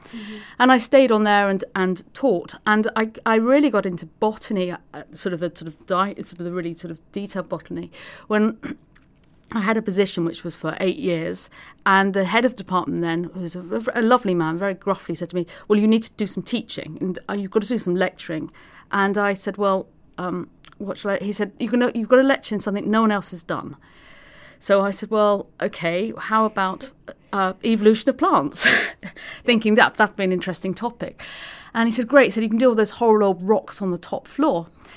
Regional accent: London, United Kingdom; having growing up in North London, to me, that'd never been anywhere near a farm.

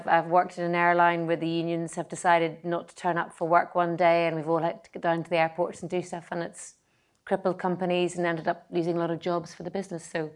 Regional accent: Northern Ireland, United Kingdom; I know I'm a Northern Irish

